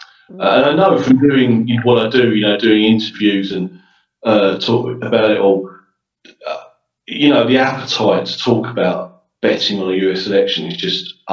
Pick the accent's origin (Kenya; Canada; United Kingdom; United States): United Kingdom; I personally, as a Brit